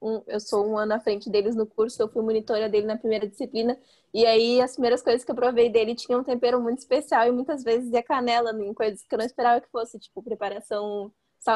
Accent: Rio Grande do Sul, Brazil; Como a gente é aqui do Rio Grande do Sul, é muito tradicional, pelo menos na minha casa, tinha cuca e tinha sopa de capelete.

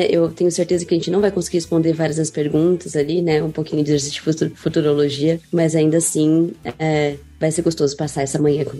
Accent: São Paulo, Brazil; mulher branca asiática, cabelo preso no coque, camiseta azul, atrás de mim tem estante com várias coisinhas que eu gosto muito. Eu sou de São Paulo

